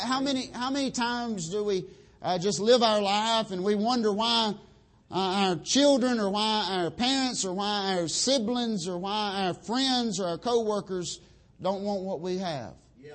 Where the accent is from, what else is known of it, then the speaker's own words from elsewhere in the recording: North Carolina, United States; I grew up there in North Carolina listening to some of the greatest preaching.